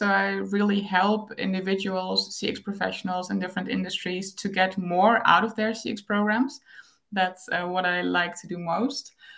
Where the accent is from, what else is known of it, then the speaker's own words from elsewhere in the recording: Germany; now in Netherlands; I'm native German. I grew up in Germany, and I moved to the Netherlands 15 years ago.